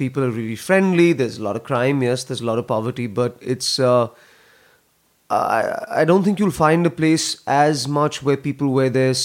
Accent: Lagos, Nigeria; I grew up in Lagos, Nigeria.

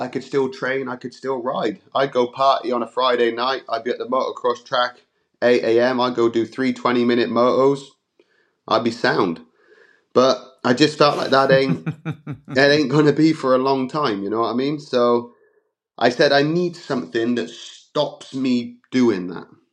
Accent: United Kingdom; And being British, it doesn't make it any easier.

